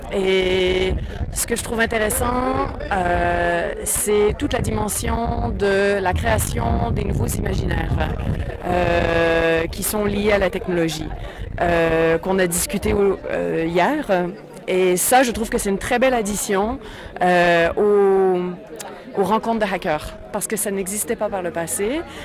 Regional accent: Canada; Et moi, je viens du Canada.

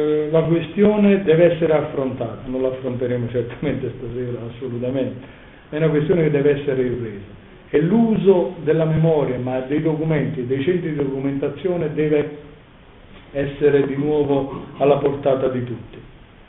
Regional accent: Aversa, Campania, Italy; also born or lived in Milan; Io sono venuto via di Milano negli anni 70 e sono tornato ad Aversa, la mia città natale.

